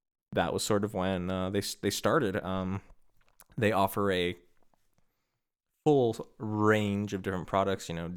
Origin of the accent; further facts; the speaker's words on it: Chicago, Illinois, United States; And I grew up in Chicago, which has the second highest concentration of Polish people outside of Poland.